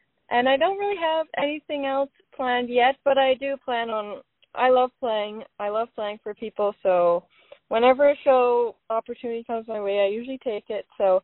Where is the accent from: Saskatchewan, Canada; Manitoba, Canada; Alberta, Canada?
Saskatchewan, Canada; Carlisle; It's in my hometown of Carlisle, Saskatchewan, with the band.